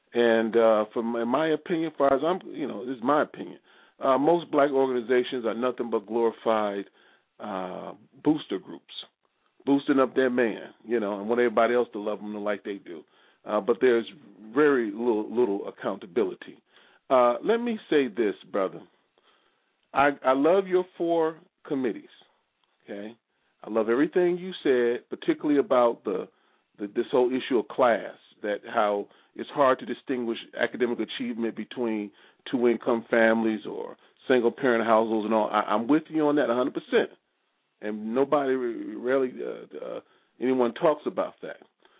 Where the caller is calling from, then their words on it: Maryland, United States; I'm just telling you, I'm calling you from Maryland